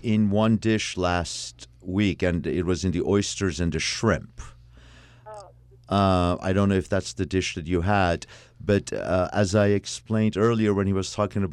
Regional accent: Iran; because I'm an Armenian from Iran

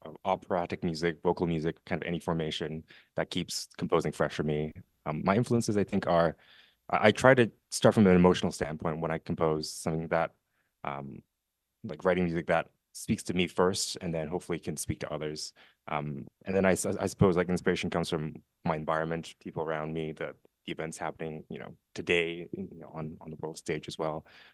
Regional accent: Canada; I am Canadian

